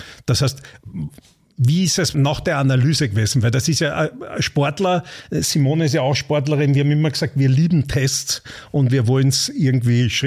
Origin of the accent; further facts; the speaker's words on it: Austria; wenn du abschwingst als Österreicher noch dazu und eine gute Platzierung hast